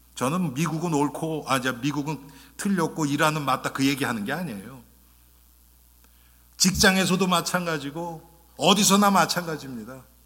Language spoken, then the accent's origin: Korean; South Korea; now in United States; 제가 한국 사람이면서도 지금도 풀리지 않는 게, 제가 처음 미국 왔을 때의 그 한국 사람의